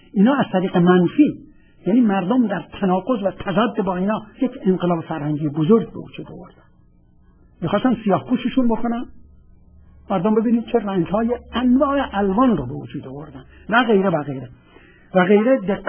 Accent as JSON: {"language": "Persian", "country": "Iran", "moved": "yes", "said": "موقعی که من از ایران اومدم بیرون"}